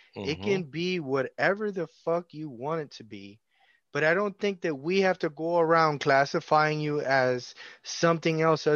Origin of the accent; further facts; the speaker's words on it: United States; I'm only speaking as an American perspective because I am here, I live here, and I am an American